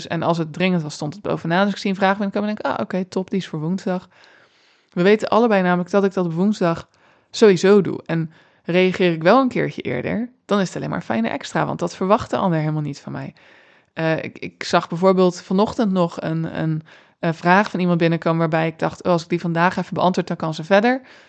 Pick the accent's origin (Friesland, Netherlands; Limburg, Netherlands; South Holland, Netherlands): South Holland, Netherlands; Rotterdam; Ik ben Rotterdamse, dus niet lullen, maar poetsen, zeggen we hier.